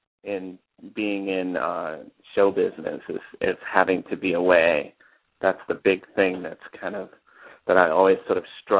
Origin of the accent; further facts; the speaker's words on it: New York, United States; also born or lived in New Jersey; It's funny because I grew up in New York and New Jersey, and then we moved to Florida.